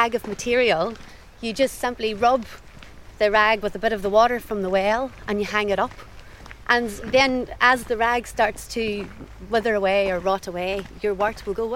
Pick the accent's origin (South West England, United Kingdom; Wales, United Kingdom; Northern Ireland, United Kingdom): Northern Ireland, United Kingdom; Dungiven; This is my hometown, yes.